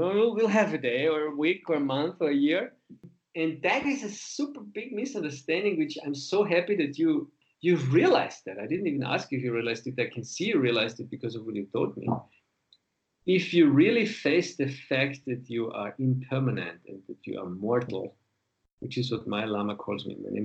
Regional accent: Austria; English is a second language; I'm originally from Austria, right? I grew up in the middle of the mountains in southern Austria, had a very peaceful childhood, and then went to agricultural high school, went to the army in Austria, and then business university.

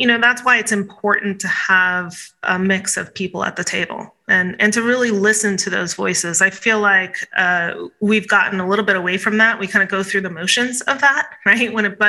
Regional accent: Medford, Oregon, United States; I see it in my area, so I'm from Medford.

